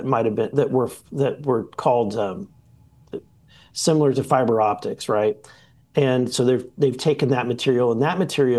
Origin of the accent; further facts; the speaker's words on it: Missouri, United States; I'm not sure that I buy that theory, but again, I'm from Missouri.